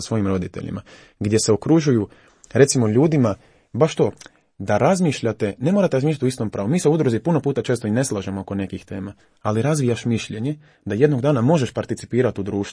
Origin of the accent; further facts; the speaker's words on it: Croatia; Ja kao Hrvat